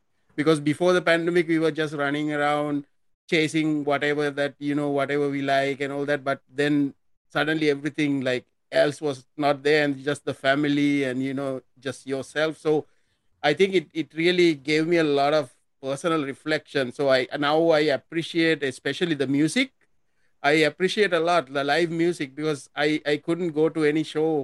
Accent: Philippines; You know where I'm from, it's every day it's summer, so I'm from the Philippines right now, so it's hot.

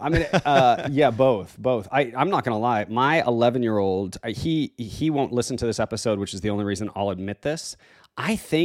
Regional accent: New Mexico, United States; I grew up in New Mexico, right? So there is only soccer and tennis.

